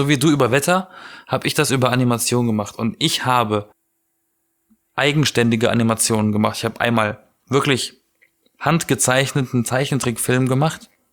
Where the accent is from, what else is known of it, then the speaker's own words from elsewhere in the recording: Southern Germany, Germany; ich komme aus Süddeutschland und da war das letzte Mal weiße Weihnachten